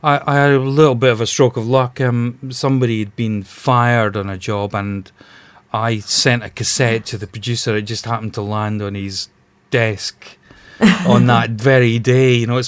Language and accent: English; Glasgow, Scotland, United Kingdom; now in London, United Kingdom; I mean, I'm originally from Glasgow, but, you know, I came down here about 30 years ago and I've hardly moved since.